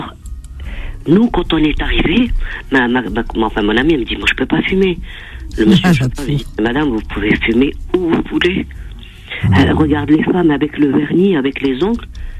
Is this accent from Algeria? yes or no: yes; Algeria; now in France; je suis une arabe, je suis une algérienne.